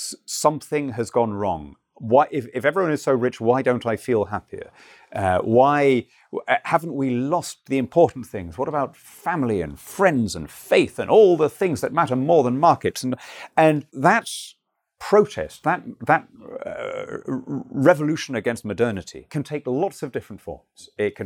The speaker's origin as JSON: {"language": "English", "country": "Peru", "tie": "born or raised there", "said": "When I was growing up in Peru"}